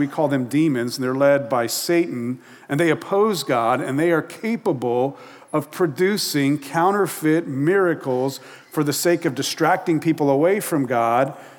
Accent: New Mexico, United States; now in Puget Sound area, United States; Good example from my home state. I grew up in New Mexico and was, before moving here to the Puget Sound area

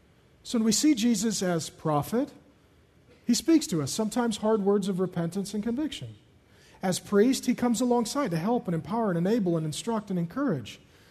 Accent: Seattle, Washington, United States; I grew up in South Seattle. Many of you know my story. Irish Catholic boy.

